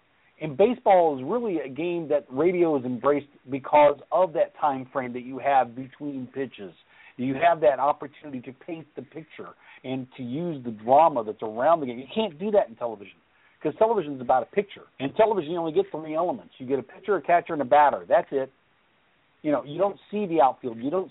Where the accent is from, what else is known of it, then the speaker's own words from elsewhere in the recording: Texas, United States; I grew up in Texas where we didn't get baseball until 72 because we had to wait till the Senators got ran out of Washington and moved to Texas, moved to Arlington.